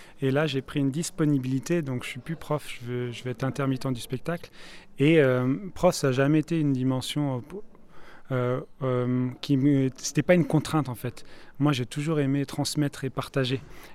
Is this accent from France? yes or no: yes; Paris, Île-de-France, France; now in Rennes, France; voilà Paris, voilà, et puis depuis 10 ans je suis en Bretagne à Rennes.